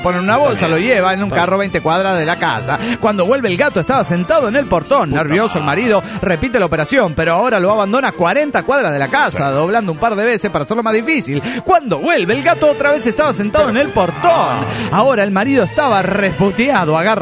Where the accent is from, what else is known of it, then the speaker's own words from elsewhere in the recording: Toluca, State of Mexico, Mexico; Hola, ¿qué tal? Soy … de Toluca.